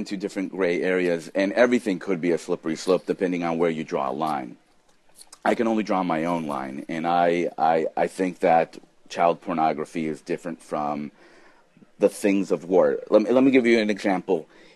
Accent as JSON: {"language": "English", "country": "United States", "said": "As an American journalist, freedom of speech is the First Amendment."}